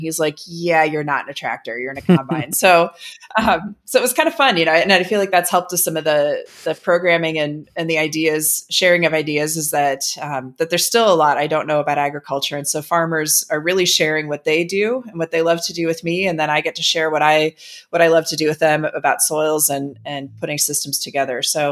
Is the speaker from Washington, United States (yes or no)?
no; Ohio, United States; I grew up outside of Cleveland, Ohio, and about as suburbs as you can get.